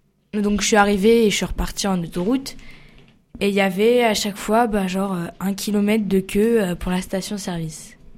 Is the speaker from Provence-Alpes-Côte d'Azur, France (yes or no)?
no; Paris, Île-de-France, France; now in Saint-Nazaire, France; Bah, en fait, je suis parisienne, donc non.